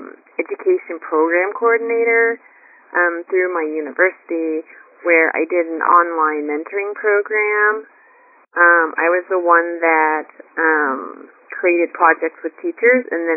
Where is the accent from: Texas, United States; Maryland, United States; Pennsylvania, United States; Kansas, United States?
Kansas, United States; I'm from Kansas.